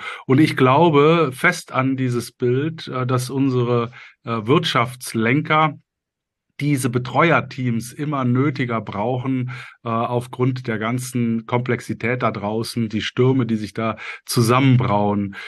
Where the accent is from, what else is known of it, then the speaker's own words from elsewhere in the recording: Cologne, North Rhine-Westphalia, Germany; ich habe das Buch veröffentlicht als Kölsche Jung